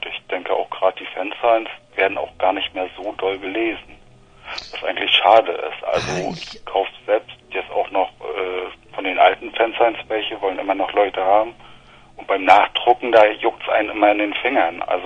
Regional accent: Mecklenburg-Vorpommern, Germany; Ich bin richtig groß geworden im Grenzstreifen, also auf Ostseite.

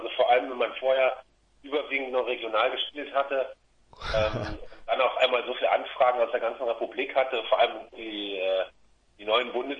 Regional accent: Rhineland-Palatinate, Germany; weil wir kommen ja aus der Eifel mit dem Nummernschild DIT für Bitburg.

